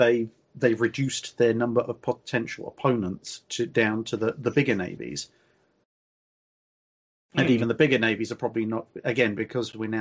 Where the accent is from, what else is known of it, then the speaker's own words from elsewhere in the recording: England, United Kingdom; even though I am an Englishman